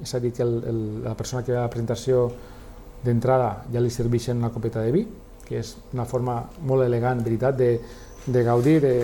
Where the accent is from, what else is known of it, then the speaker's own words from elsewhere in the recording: Alcanar, Catalonia, Spain; Sí, la història del sucre jo els coneixia perquè són del meu poble, d'Alcanar.